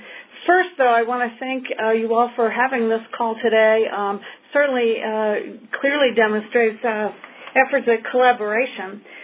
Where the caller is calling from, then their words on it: Maryland, United States; I'm from Western Maryland.